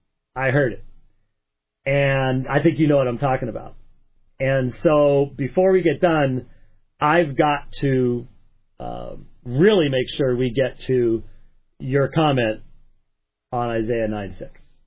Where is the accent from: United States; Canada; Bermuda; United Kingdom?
United Kingdom; Scotland; Now, being Scottish, I would be like